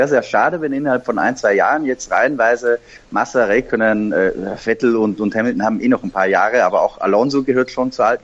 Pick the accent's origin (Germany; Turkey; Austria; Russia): Austria; als Österreicher fällt einem das ja momentan auch gerade sehr leicht